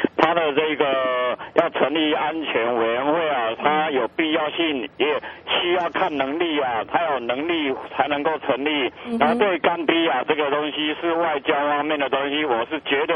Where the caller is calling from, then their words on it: Taichung, Taiwan; 我是台中的